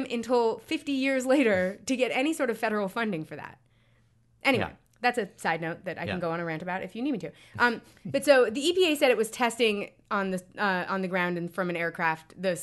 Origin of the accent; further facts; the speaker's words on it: Texas, United States; I feel like one thing that as a Texan I would be thinking about